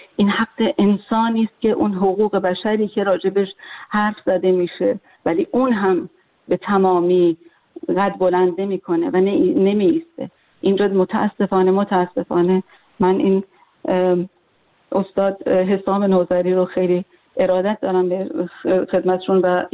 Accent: Iran; moved away; من خودم در واقع یکی از اون کسانی هستم که طور تمام این تاریخی که خارج از ایران هستم به ایران برنگشتم

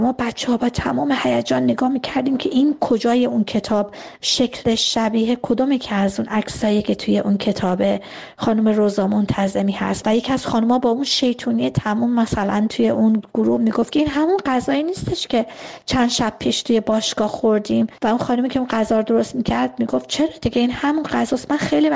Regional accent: Abadan, Khuzestan, Iran; در زادگاه بچگیم، زمانی که من بسیار کوچک بودم، در شهر آبادان دوستان و خانواده ها در شبها

